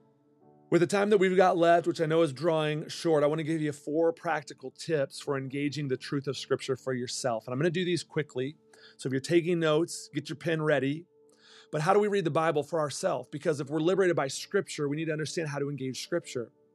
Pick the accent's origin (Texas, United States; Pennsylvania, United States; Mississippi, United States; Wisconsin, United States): Texas, United States; I grew up in Texas and we spoke Spanish a little bit